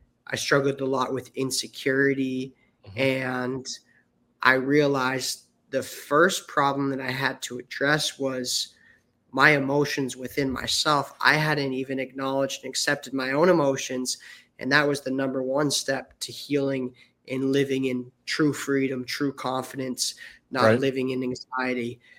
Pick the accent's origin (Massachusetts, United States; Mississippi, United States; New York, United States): Massachusetts, United States; I'm from Massachusetts and played football my whole life